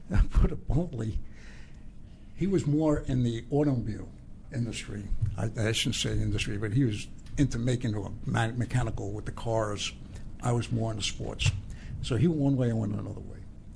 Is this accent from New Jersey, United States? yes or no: yes; West New York, New Jersey, United States; We grew up, my brother and I grew up there in Hudson County, and I was more of a sports guy.